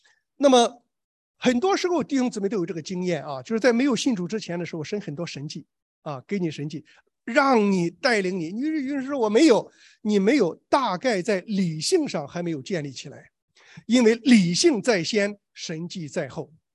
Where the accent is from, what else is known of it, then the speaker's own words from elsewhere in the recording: China; 原来我小的时候在中国啊